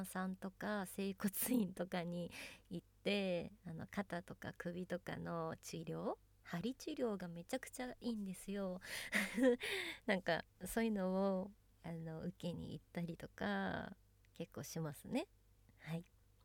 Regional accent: Kanagawa, Japan; 出身地は神奈川県です。海が近くにあって結構住みやすいところに住んでるなって思ってます。

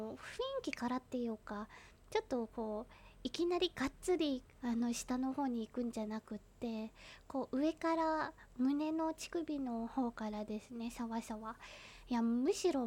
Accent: Kanagawa, Japan; 出身地は神奈川です。

